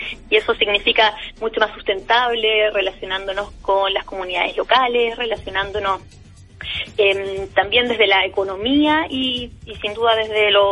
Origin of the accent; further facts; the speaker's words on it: Chile; a veces como chilenos nos damos cuenta que los turistas extranjeros en eso se dominan un poco más